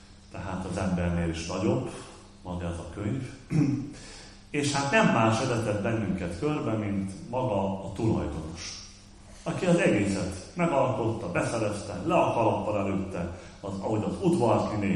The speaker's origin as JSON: {"language": "Hungarian", "town": "Debrecen", "region": "Hajdú-Bihar", "country": "Hungary", "said": "hát igen, onnan Debrecenből jöttünk. Hallatszik, mondták nekünk."}